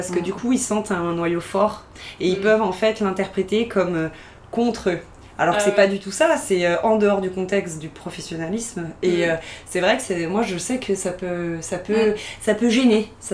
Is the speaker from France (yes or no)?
yes; Auvergne-Rhône-Alpes, France; Ensuite, je suis rentrée chez moi en Savoie pendant 2 ans.